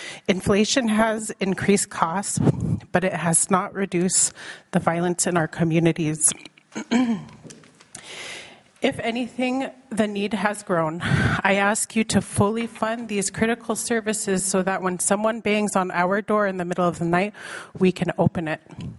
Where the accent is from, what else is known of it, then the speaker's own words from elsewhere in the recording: Hooper Bay, Alaska, United States; In communities like my hometown, Hooper Bay, these funds are the difference between having somewhere safe to go or having nowhere to go at all.